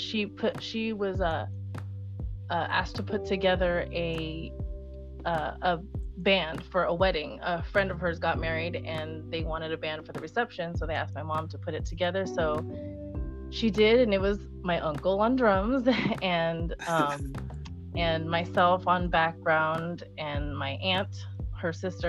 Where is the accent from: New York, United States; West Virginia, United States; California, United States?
California, United States; Burbank; Yeah, I grew up in Burbank, California, San Fernando Valley, and okay. I'm still here.